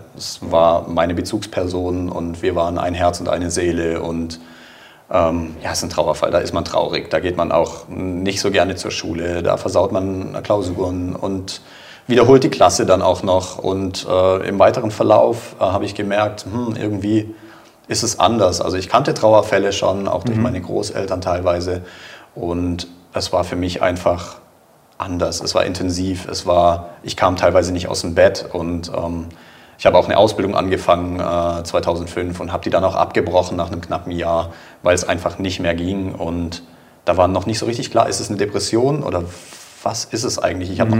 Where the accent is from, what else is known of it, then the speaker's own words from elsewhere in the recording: St. Georgen, Baden-Württemberg, Germany; also born or lived in Villingen; ich bin 36 Jahre alt. Ich bin aus St. Georgen, geboren in Villingen.